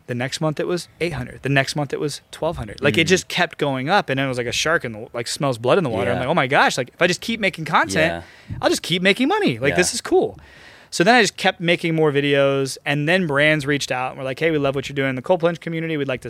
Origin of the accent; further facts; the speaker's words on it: Florida, United States; I grew up in Florida, and the coldest water I'd ever been in was 70 degree spring water.